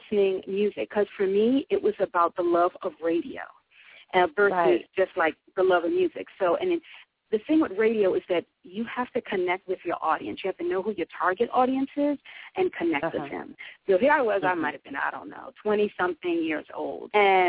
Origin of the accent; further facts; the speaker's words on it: New York, United States; I mean, I grew up in Harlem. I was one of these kids that, you know, was smart and got scholarships to different places